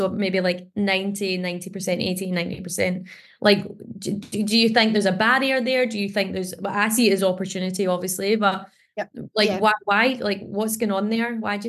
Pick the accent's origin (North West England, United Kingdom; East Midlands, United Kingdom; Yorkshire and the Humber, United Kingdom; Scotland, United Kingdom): Scotland, United Kingdom; And as Scottish people, we would likely get that a lot more.